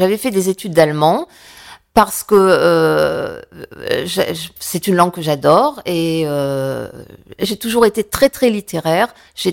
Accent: Hauts-de-France, France; Je suis une ch'ti, voilà.

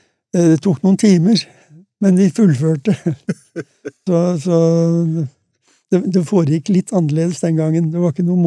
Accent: Grimstad, Agder, Norway; Et sørlandsvinter, jeg jo født og oppvokst i Grimstad.

